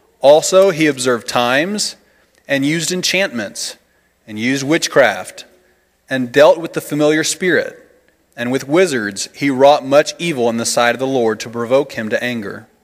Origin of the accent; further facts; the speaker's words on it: Columbus, Indiana, United States; I'm from Columbus, Indiana.